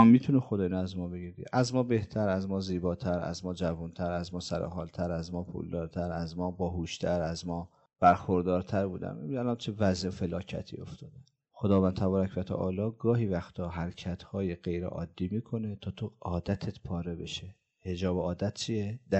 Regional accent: Iran; هر دفعه میگم خدا رو شکر ما ایرانی هستیم

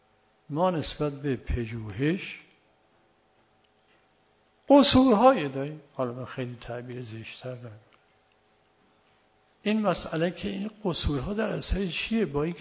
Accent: Yazd, Iran; ما در شهر خودمون دارالعباده یزد

